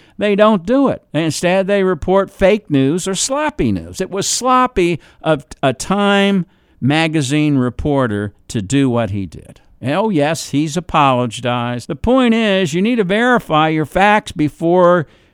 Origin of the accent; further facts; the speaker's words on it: New York, United States; I'm from New York, too.